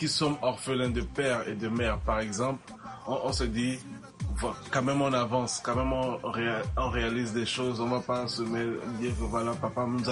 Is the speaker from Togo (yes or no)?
yes; Togo; On a de la famille au Togo. Au Togo, autant pour moi. Et on a un peu de la famille au Togo aussi. Et nous, on a grandi au Togo particulièrement.